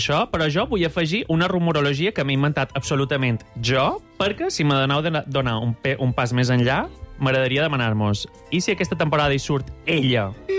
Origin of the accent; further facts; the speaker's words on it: Balearic Islands, Spain; Com a mallorquí també vos puc afegir que hi ha forts rumors a sa illa